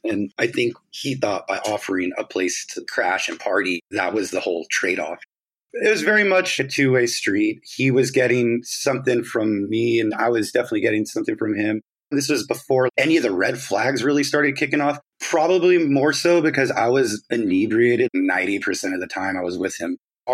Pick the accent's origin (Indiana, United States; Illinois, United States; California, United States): California, United States; Los Angeles; I'm from Los Angeles. I'm a musician.